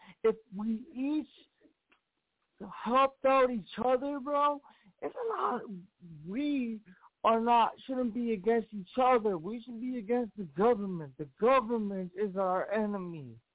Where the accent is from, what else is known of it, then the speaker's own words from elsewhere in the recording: Forest Lake, Minnesota, United States; Man, I'm from Forest Lake, Minnesota.